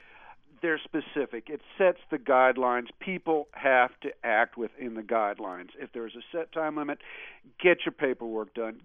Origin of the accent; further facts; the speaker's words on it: Texas, United States; And yes, as a Texan, I'm going to talk about state sovereignty in regards to their laws.